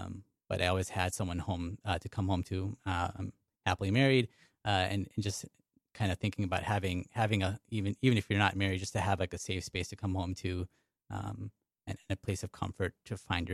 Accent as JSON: {"language": "English", "town": "Chicago", "region": "Illinois", "country": "United States", "lives_now": "New York, United States", "said": "I'm from Chicago, a big metropolis, but New York is an even bigger metropolis. I've been here for about 8 years now"}